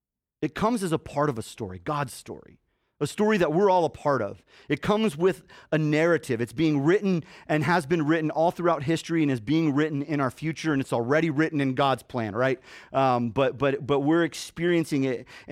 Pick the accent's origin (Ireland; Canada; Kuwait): Canada; I grew up in Canada as a kid on the mission field up there